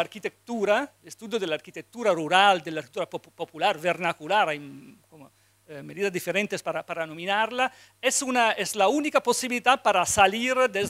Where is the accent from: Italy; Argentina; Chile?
Italy; Spanish is a second language; Bueno, siendo italiano es casi necesario partir desde